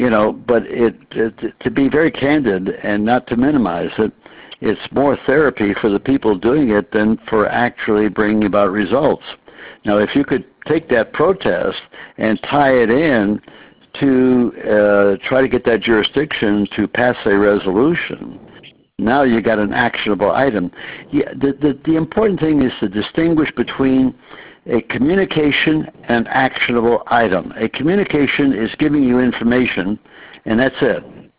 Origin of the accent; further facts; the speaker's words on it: Springfield, Massachusetts, United States; born there; I was born in Springfield. And so I know the state very, very well, and went to school in Worcester.